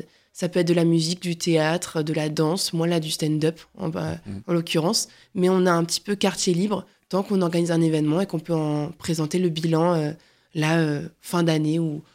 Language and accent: French; Colmar, Grand Est, France; alors que j'ai plaisir à revenir en Alsace, à Colmar, notamment dans ma ville natale.